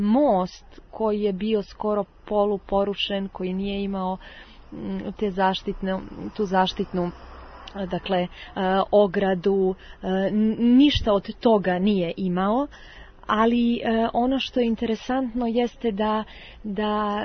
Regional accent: Gornji Milanovac, Šumadija and Western Serbia, Serbia; kroz moj rodni grad Gornji Milanovac protiče reka Despotovica, nalazim se sada upravo nedaleko od nje

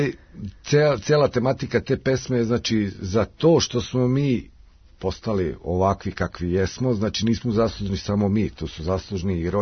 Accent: Karlovac, Karlovac County, Croatia; sa Vladom sam odrastao zajedno u Karlovcu

